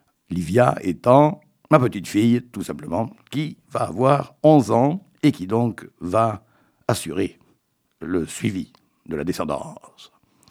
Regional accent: Ribérac, Nouvelle-Aquitaine, France; je suis originaire de Ribérac.

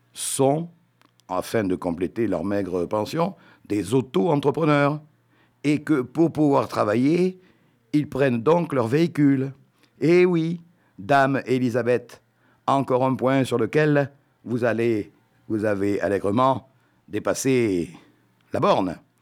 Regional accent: Nouvelle-Aquitaine, France; Chez nous, en Périgord, dont la gastronomie a été vantée autant que son admirable beauté de site, le foie gras, c'est sacré.

